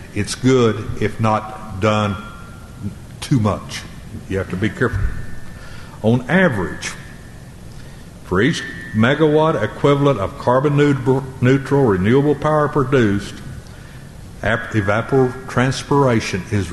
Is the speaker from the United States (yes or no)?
yes; Texas, United States; I'm from West Texas, so I have to tell stories, so bear with me a minute. I was raised in the, of course, in the late 40s and early 50s.